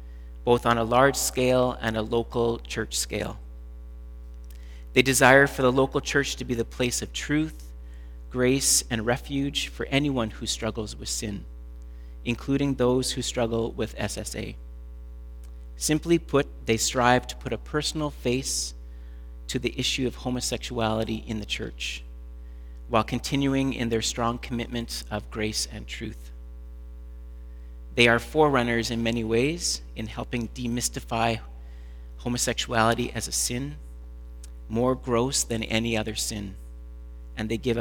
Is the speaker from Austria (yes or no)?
no; Canada; well, actually, I'm from Canada, I'm visiting